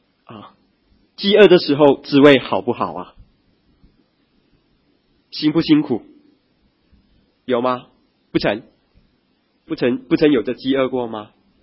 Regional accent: China; 如果说我们中国人的话，可能就是可能就是石头变馒头啊

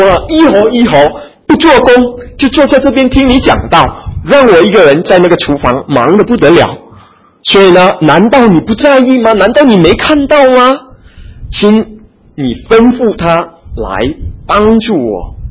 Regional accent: Fujian, China; accent: Fujianese; 如果说你懂得讲方言哈，我们福建话

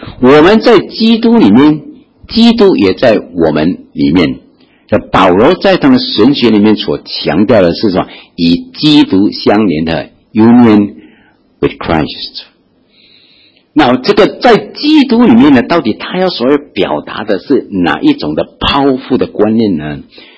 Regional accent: Malaysia; now in Singapore; 但是呢当我从马来西亚过来的这个时候呢

